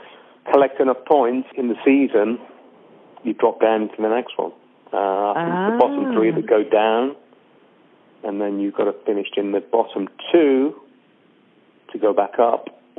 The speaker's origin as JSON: {"language": "English", "region": "England", "country": "United Kingdom", "said": "Being an Englishman, I like hot tea with milk and sugar"}